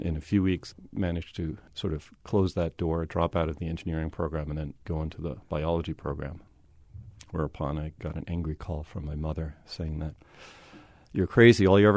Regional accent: Northeast, United States; I guess growing up in the Northeast in a Jewish family and showing some interest in science

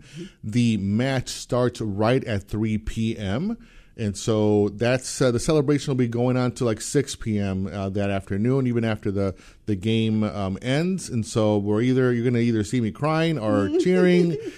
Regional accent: Mexico; now in Grand Rapids, United States; but also in Mexico, my home country.

